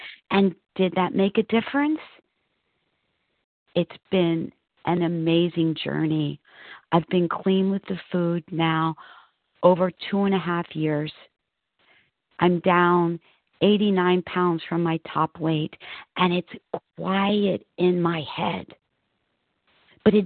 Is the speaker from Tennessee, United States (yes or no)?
yes; Tennessee, United States; I'm a recovered compulsive reader, and I'm from Tennessee.